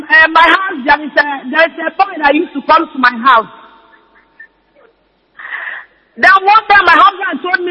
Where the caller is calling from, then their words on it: Côte d’Ivoire; I'm coming from Ivory Coast.